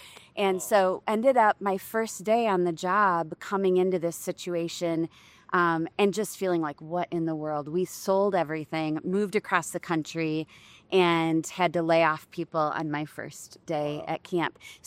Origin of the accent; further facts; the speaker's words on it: Rockford, Illinois, United States; now in California, United States; born and raised in Rockford, Illinois.